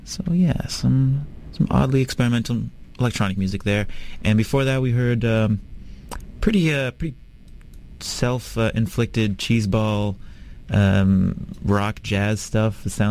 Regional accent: Ottawa, Ontario, Canada; Enjoy this brand new ancient Canadian music from Ottawa, Ontario, by the way, my hometown.

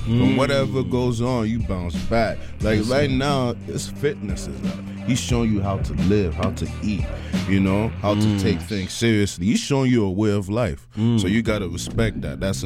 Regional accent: Abuja, Federal Capital Territory, Nigeria; I grew up in Abuja, but okay. I'm originally from Benue State, Idoma people.

